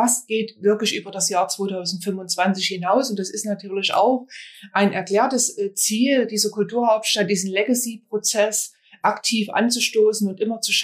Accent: Chemnitz, Saxony, Germany; Chemnitz ist ja früher schon eine Arbeiterstadt gewesen und man ist als Chemnitzer landläufig sehr kritisch mit seiner eigenen Stadt.

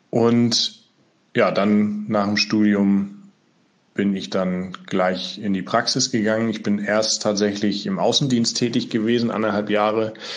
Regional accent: Schleswig-Holstein, Germany; Ich bin aufgewachsen in Schleswig-Holstein, genauer in Ostholstein und bin da groß geworden auf einem landwirtschaftlichen Betrieb.

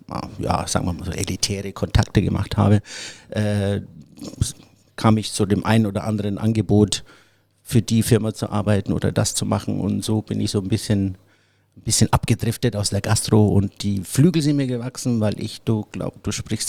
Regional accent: Forchheim, Bavaria, Germany; moved away as an adult; now in Spain; Ich komme aus dem schönen Frankenland. Eigentlich so die Forchheim-Allersberg, meine Heimat gewesen in Deutschland.

